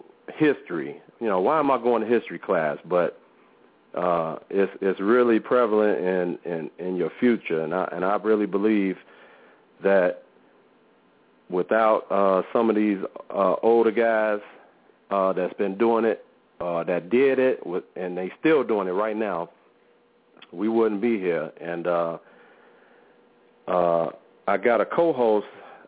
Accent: Chicago, Illinois, United States; Chicago first and foremost, because I'm from Chicago and I'm in Chicago.

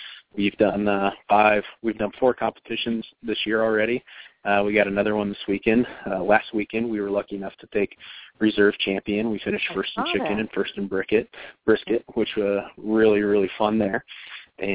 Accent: Kansas City, United States; Growing up in Kansas City, we grew up in such a rich barbecue culture.

